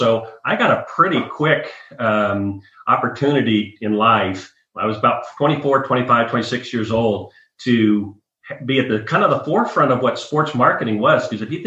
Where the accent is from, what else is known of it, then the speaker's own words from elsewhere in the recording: Nebraska, United States; to take you back, I grew up in Nebraska. and went to school at the University of Nebraska